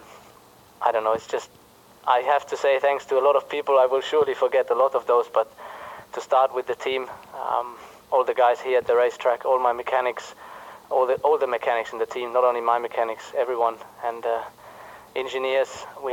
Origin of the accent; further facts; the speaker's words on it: Heppenheim, Hesse, Germany; but also back in my hometown, Heppenheim.